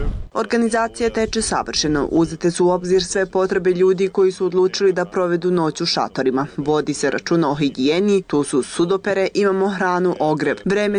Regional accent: Lipljan, Kosovo; Dolazim iz Lipljana i ostaću ovdje dok se ovo ne okonča.

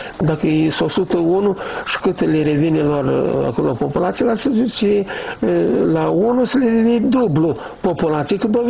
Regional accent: Chetrosu, Drochia District, Moldova; eu sunt de la Nord, de fapt, în Chetrosul Drochea.

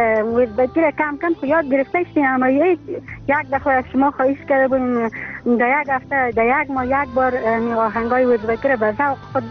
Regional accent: Afghanistan; چون در همه ما افغان هستیم

